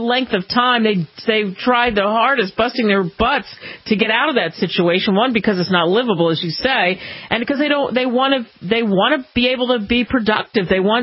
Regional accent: New Jersey, United States; I grew up in New Jersey, so I understand what you're saying there.

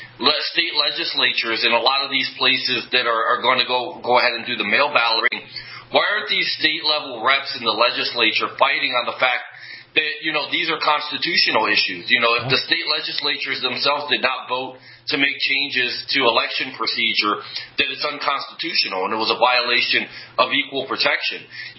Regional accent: Paterson, New Jersey, United States; we had a special election in Patterson, New Jersey, my hometown, that was rife with fraud.

